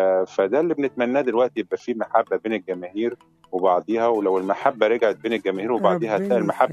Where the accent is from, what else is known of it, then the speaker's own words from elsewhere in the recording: Egypt; احنا في الأول وفي الآخر احنا مصريين